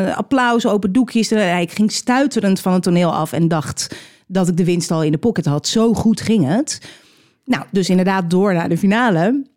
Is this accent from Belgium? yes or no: no; Edam, North Holland, Netherlands; Dat ik uit Edam kom en eigenlijk meer wereldser wilde zijn. Maar dat er in mij toch gewoon een Edams meisje zit.